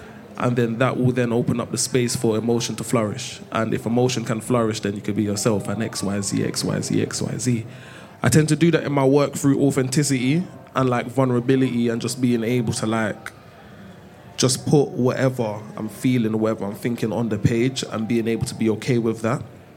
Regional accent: Jamaica; I'm Jamaican, innit?

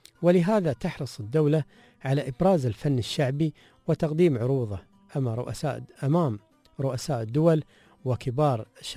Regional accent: United Arab Emirates; رقصات شعبية اللي عندنا في الإمارات طبعا العيالة

